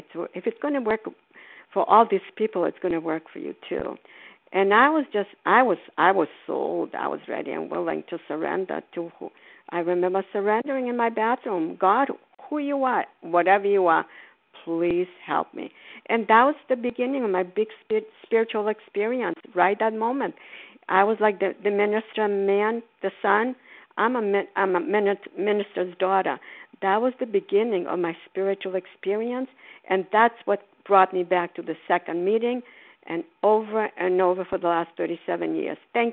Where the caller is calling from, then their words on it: Florida, United States; I'm calling from Florida.